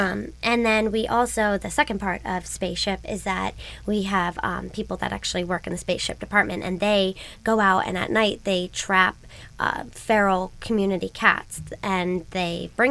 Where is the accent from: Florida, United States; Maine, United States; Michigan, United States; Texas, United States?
Florida, United States; now in California, United States; No, I'm from Florida.